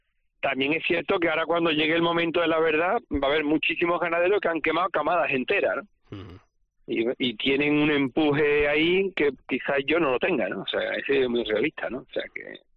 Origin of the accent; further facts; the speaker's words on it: Seville, Andalusia, Spain; Yo me crié en Sevilla cuando a la gente le gustaba la corrida de Guardiola y le gustaba Curro Romero.